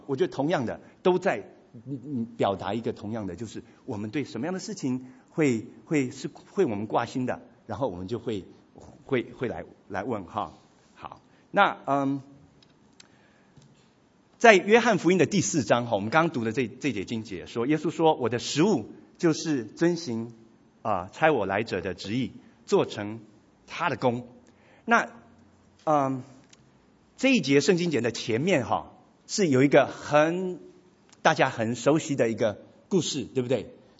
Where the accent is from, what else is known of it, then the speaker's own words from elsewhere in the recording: Taiwan; 那这个我是台湾来的